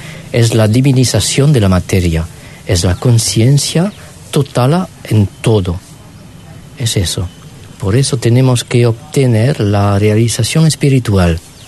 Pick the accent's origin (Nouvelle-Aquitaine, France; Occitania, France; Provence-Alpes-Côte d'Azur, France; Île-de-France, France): Occitania, France; Spanish is a second language; now in Auroville, India; Vengo de la Francia del Sur, de Occitania, de Nice, Montpellier, Toulouse. Hace años, primero en 93